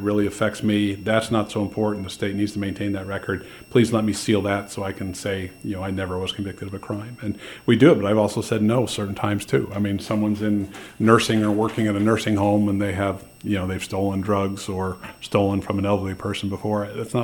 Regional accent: Ohio, United States; From somebody that did not want to live in Ohio, I grew up in Ohio and I left and swore I'd never come back.

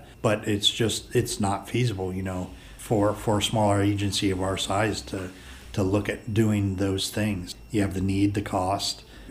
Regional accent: Worcester, United States; I'm originally from the Worcester area.

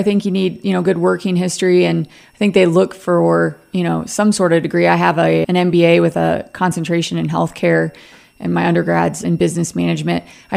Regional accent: Ashland, Ohio, United States; I was familiar with Wayne and Holmes because I grew up in Ashland. I live in Ashland.

